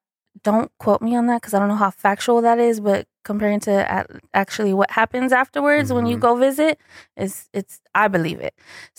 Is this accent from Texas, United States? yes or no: yes; San Antonio, Texas, United States; So I was raised in San Antonio, Texas, and there is a railroad crossing.